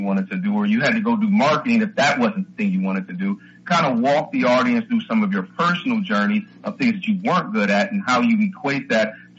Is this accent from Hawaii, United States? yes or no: no; Detroit, Michigan, United States; I'm from Detroit, so I typically butcher things in the Spanish sense.